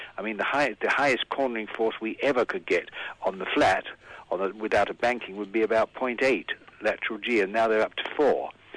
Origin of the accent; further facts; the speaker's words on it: England, United Kingdom; being a British circuit and winning there, of course, is terribly meaningful to an Englishman.